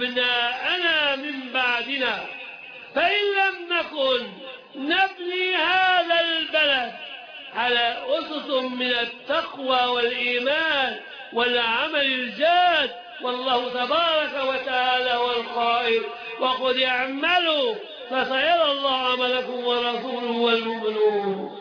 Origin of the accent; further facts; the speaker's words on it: Egypt; أنا مصري وأعتز الآن بمصريتي